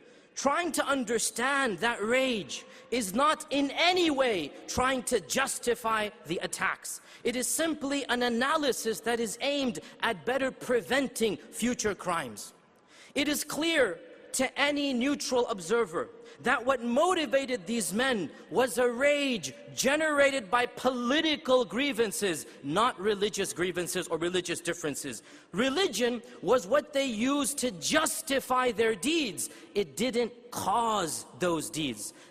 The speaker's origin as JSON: {"language": "English", "country": "United States", "said": "And as an American, brothers and sisters, as an American, it is my constitutional right."}